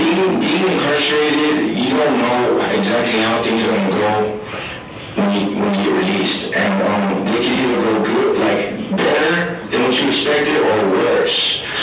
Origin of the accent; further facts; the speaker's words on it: Sierra Vista, Arizona, United States; You know, I grew up in Sierra Vista, and it's a small town